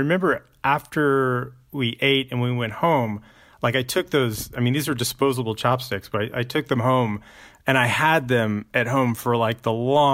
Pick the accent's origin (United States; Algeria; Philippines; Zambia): United States; Dallas, Texas; I'm a native Texan, so I grew up in Dallas